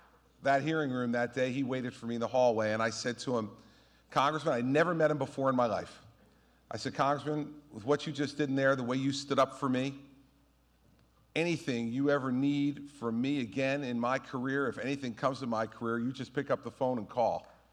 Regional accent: New Jersey, United States; Don't they know I am from New Jersey? Man, this doesn't bother me one bit.

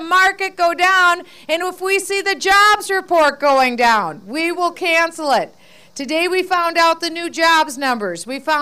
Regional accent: Waterloo, Iowa, United States; also born or lived in Cedar Falls; I was born in Iowa, proud to be an Iowan. I tell everyone everything I need to know in life I learned in Iowa. Coming from Waterloo and Cedar Falls

